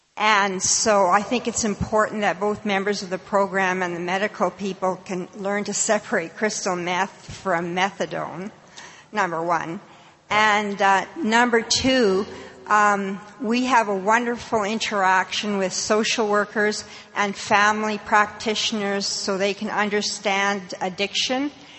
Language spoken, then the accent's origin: English; Calgary, Alberta, Canada; I'm from Calgary, Alberta, Canada.